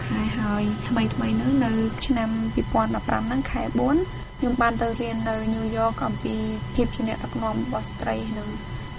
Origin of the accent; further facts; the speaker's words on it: O Reang, Mondulkiri, Cambodia; born there; នាងខ្ញុំកើតនៅស្រុកអូរៀងនៅខេត្តមណ្ឌលគិរី